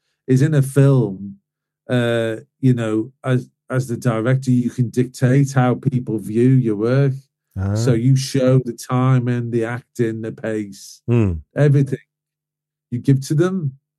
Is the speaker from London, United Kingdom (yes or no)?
no; Anfield, North West England, United Kingdom; the book itself is inspired by me growing up in Anfield.